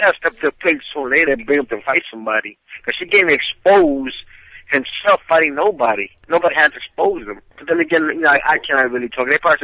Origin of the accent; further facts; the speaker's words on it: New York, United States; When I was a youngster, I grew up in New York, the barrio, the Harlem streets of New York, which is a rough neighborhood, rough streets.